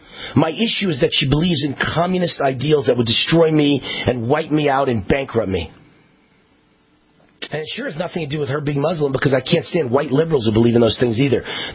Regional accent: Las Vegas, Nevada, United States; like you were right here in my hometown of Las Vegas

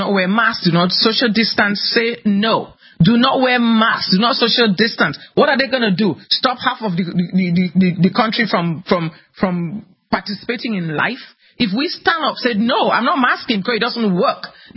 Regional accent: Cameroon; Yes, I grew up in Cameroon, West Africa

